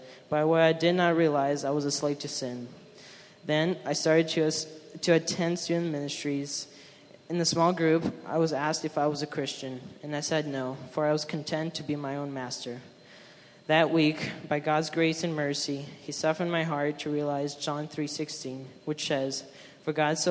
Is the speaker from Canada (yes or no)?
no; Ukraine; I'm 15 years old. I was born in Ukraine and stayed in three different orphanages.